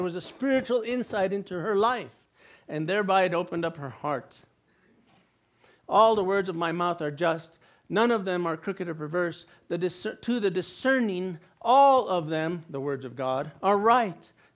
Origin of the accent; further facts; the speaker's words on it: Pecos, New Mexico, United States; I grew up with him in Pecos, New Mexico. We went to high school together.